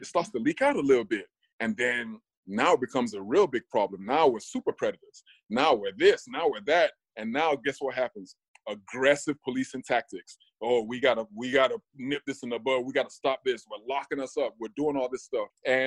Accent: Nigeria; now in United States; When I was growing up in Nigeria

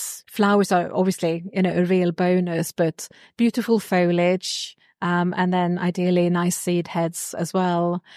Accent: Sweden; So I'm from Sweden originally, and I got into horticulture

